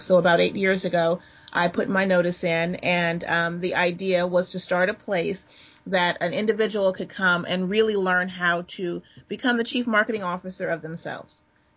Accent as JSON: {"language": "English", "town": "Los Angeles", "region": "California", "country": "United States", "moved": "as an adult", "said": "I'm originally from Los Angeles, and when I got out of undergrad, went to advertising school and went back home to freelance for a moment and decided I wanted to move to New York"}